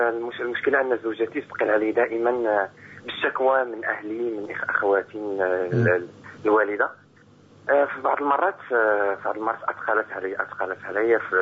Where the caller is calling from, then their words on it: Morocco; من المغرب.